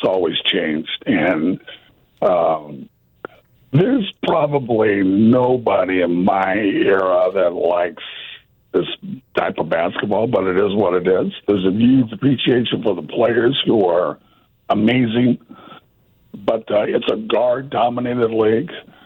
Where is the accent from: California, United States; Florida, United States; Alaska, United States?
California, United States; Sacramento; I'm from Sacramento, and the Warriors.